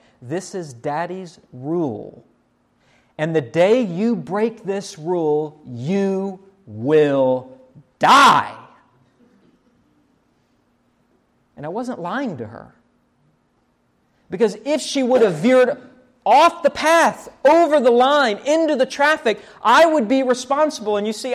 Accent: West Virginia, United States; Sounds like a good address for my home state of West Virginia.

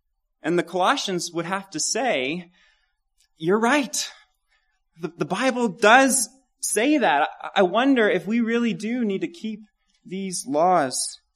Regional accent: Kansas, United States; I'm from Kansas, so I've seen this sign quite a bit.

